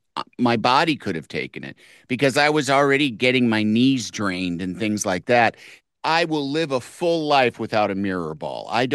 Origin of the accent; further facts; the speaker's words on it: Yorkville, Illinois, United States; also born or lived in Michigan; I grew up there. I grew up in Yorkville. And I had my dad's family was in Springfield.